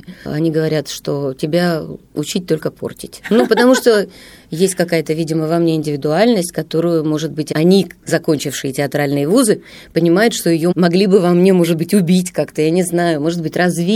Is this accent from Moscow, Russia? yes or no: no; Chelyabinsk, Chelyabinsk Oblast, Russia; Но я жила в Челябинске, я родилась в Челябинске